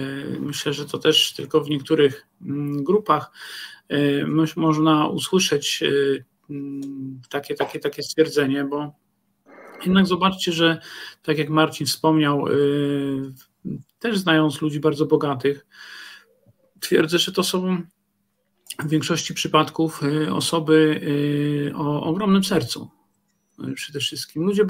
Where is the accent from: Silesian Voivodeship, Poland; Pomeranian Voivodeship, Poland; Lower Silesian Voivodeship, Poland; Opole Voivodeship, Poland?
Pomeranian Voivodeship, Poland; Tricity; Ja się wychowałem w Trójmieście, a Trójmiasto to było, lubię to określenie, Trójmiasto nazywano kiedyś Małą Sycylią.